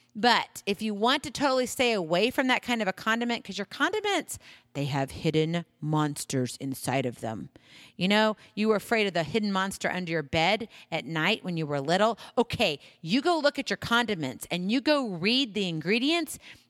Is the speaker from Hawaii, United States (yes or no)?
yes; Hawaii, United States; I know it sounds strange. I'm from Hawaii, but I'm not a real coconut fan.